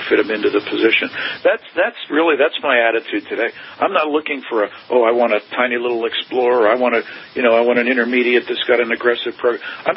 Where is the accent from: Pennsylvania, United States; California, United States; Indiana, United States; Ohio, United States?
Pennsylvania, United States; Pittsburgh; I grew up in Pittsburgh in the 1970s when Chuck Knoll was the coach of the Steelers.